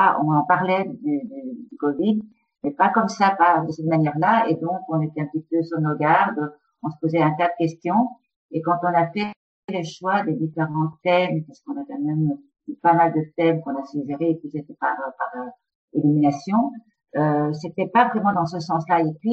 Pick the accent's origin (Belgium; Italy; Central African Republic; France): Italy; Parce que moi, je suis italienne et que je voyais ce qui se passait en Italie